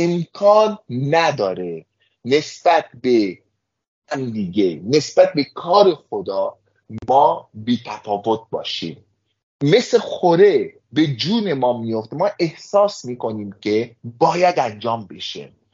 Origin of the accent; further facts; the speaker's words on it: Iran; خوشبختانه ما ایرانی هستیم